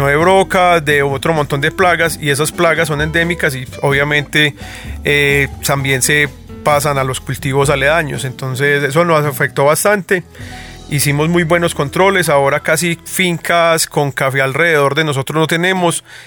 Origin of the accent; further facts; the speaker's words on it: Colombia; Uno como colombiano, y quizás la mayoría de los caficultores, no sé, ni siquiera saben a qué sabe su propio café.